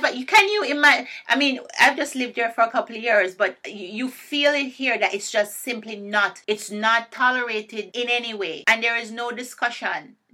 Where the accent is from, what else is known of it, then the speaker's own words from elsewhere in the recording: Jamaica; speaking as a Jamaican, America has done a lot of things in the Caribbean, in Jamaica, in my country specifically